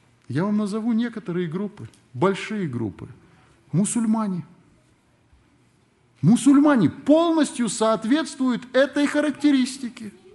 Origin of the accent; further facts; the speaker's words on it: Kyrgyzstan; Вот если в стране, я из Киргизии родом, особенно в последние годы